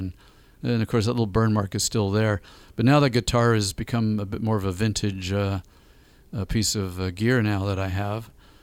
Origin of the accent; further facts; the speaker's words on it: Kincardine, Ontario, Canada; also born or lived in England; I'm not actually born in Kincardine, but this is my hometown.